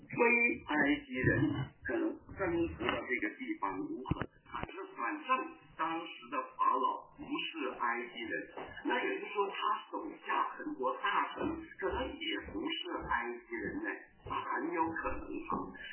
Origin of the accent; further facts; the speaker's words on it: China; 我们知道我们从中国来那个背景来的啊